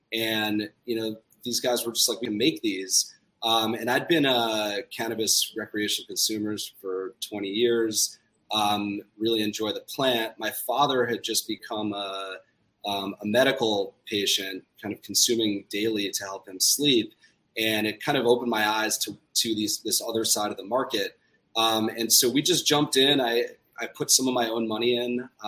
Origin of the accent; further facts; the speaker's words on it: New Jersey, United States; I'm from New Jersey. My partners are from New York.